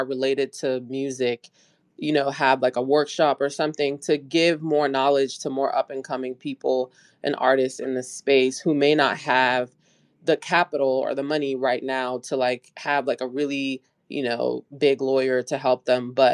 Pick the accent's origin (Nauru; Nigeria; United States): Nigeria; I'm also Nigerian and I go back home every year.